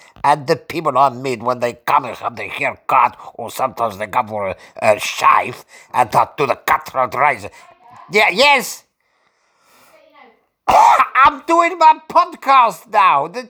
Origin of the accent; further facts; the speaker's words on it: Muswell Hill, London, United Kingdom; I'm a barber. I come from Muswell Hill